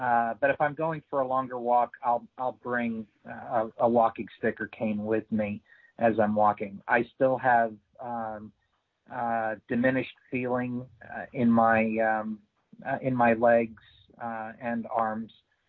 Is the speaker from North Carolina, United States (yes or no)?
yes; Mooresville, North Carolina, United States; Mooresville, North Carolina, which is about 25 miles north of Charlotte, North Carolina.